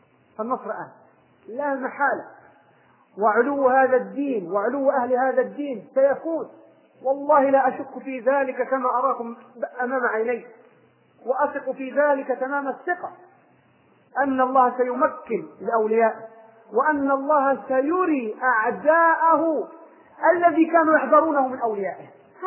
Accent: Egypt; كثير من الناس تلقاه مثلا عندنا في مصر ما شاء الله راح طلع دول الخليج

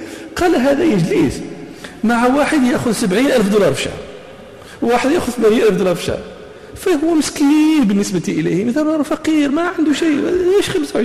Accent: Morocco; نحن عندنا في المغرب يقولون مثل: اللي تأكل هي العين

